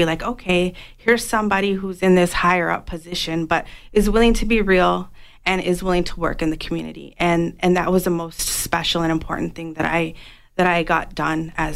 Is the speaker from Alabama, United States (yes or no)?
no; South Tucson, Arizona, United States; I really want to be an advocate for our South and West Side schools because I grew up in South Tucson.